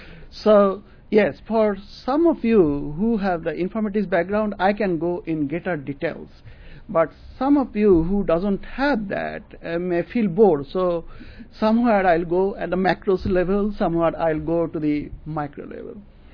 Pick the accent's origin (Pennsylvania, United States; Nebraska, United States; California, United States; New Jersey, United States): California, United States; English is a second language; I'm from California, and they are from Illinois.